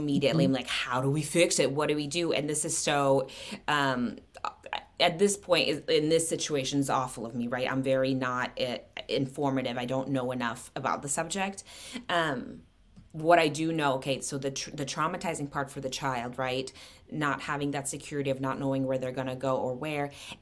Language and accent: English; Seattle, Washington, United States; I'm from Washington. I went to UW, so I'm oh, Seattle.